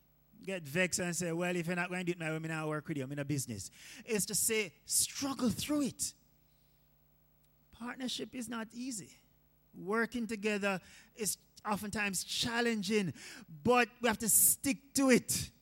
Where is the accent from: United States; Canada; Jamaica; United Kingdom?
Jamaica; We're Jamaican, so you have to have dumpling, pumpkin, sweet potato, just to add a little flavor